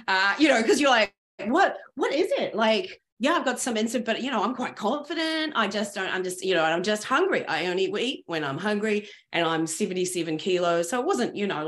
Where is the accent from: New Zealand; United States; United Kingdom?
New Zealand; I'm from New Zealand. I don't give a fuck who you are or what this is in front of your name.